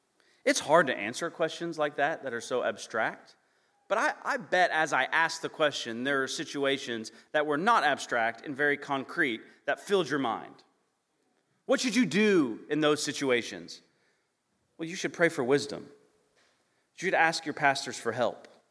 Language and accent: English; Kentucky, United States; I am from Kentucky, what some of you all probably think is the Bible Belt.